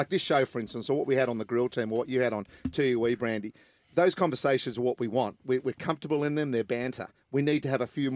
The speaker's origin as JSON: {"language": "English", "country": "Australia", "said": "There's a lot to be happy about, to being an Aussie"}